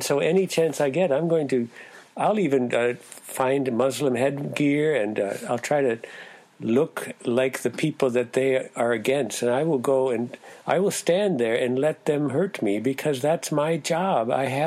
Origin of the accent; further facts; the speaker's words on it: United States; It doesn't matter that I'm American, actually.